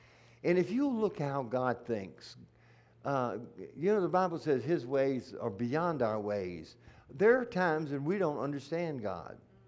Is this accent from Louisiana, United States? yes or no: yes; Louisiana, United States; Now, I'm from South Louisiana. That's where the Cajuns are. You know, and we have boudin and etouffee and jambalaya.